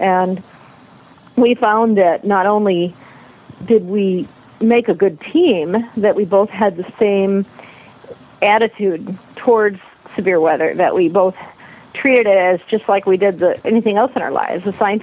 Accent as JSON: {"language": "English", "region": "Indiana", "country": "United States", "tie": "born or raised there", "said": "I grew up in Indiana, so we had a lot of big-time weather there."}